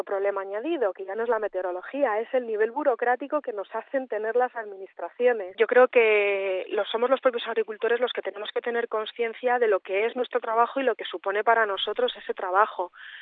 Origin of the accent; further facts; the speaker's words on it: Madrid, Community of Madrid, Spain; now in Zazuar, Spain; Pues mira, en nuestro caso, a lo mejor te resulta curioso, pero yo soy de Madrid.